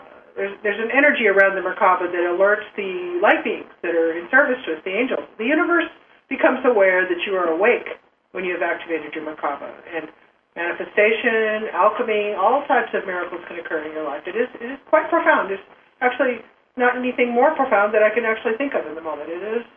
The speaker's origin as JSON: {"language": "English", "region": "Nebraska", "country": "United States", "tie": "born or raised there", "said": "I grew up in Nebraska with horses, you know."}